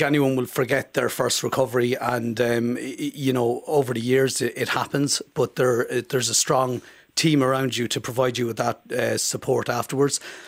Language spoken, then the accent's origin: English; Monkstown, Munster, Ireland; now in Dun Laoghaire, Ireland; I'm from Cork originally, from Monkstone and Cork, and I moved up in 2012 to Dunleary